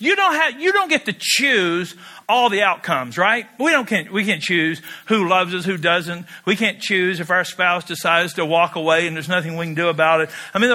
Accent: United States; I'm an American. Yay, God. I'll salute the flag and all the rest of it.

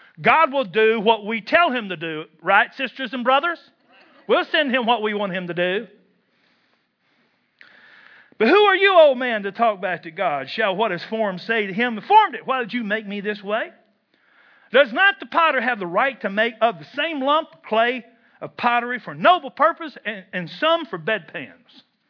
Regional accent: Wisconsin, United States; I'm from Barron County. How much pride can you have?

